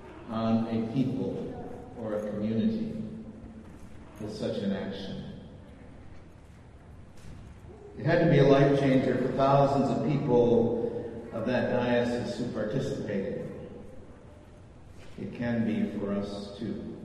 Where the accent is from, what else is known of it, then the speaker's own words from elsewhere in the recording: Michigan, United States; Many of you know I come from Michigan.